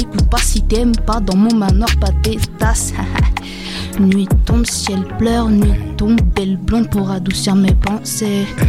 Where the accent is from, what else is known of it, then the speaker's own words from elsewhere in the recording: Martigues, Provence-Alpes-Côte d'Azur, France; now in Marseille, France; Je viens de Martigues, moi, à la base. Ça fait 6 mois que je suis sur Marseille.